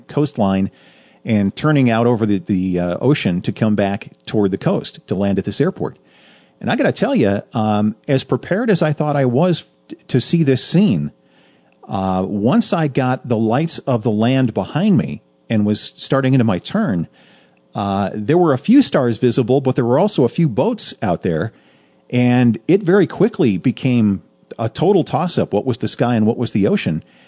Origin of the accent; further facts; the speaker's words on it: Buffalo, New York, United States; I am originally from Buffalo.